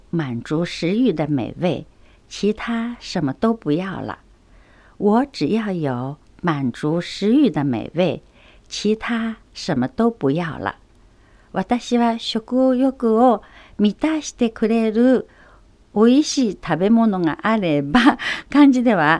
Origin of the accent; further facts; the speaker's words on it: Shanghai, China; Japanese is a second language; はい、ふるさとの上海ではやはり、上海蟹ですね。